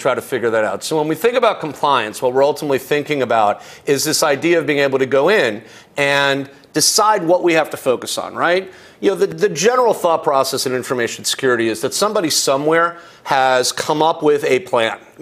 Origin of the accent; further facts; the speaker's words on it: Miami, Florida, United States; well, you know, I'm from Miami, got to work in that whole … thing, right?